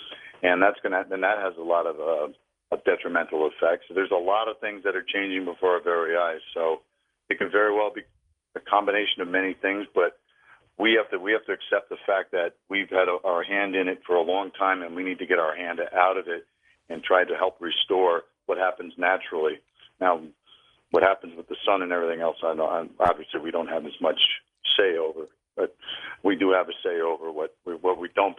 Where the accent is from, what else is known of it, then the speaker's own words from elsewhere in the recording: New York, United States; I mean, I grew up in New York, and we know that a large company dumping a lot of waste into the Hudson River created a lot of problems for the ecosystem.